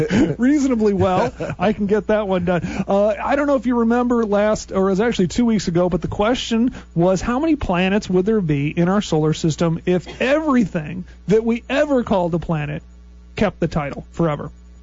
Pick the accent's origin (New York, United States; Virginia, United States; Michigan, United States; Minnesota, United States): Minnesota, United States; Burnsville; my local town claim to fame was that prostitute number two in Fargo was from my hometown, Burnsville.